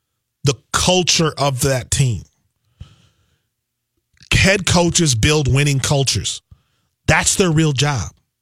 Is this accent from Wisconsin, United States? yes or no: yes; Milwaukee, Wisconsin, United States; and I'm from Milwaukee, and Bucks fans are terrified of this Giannis situation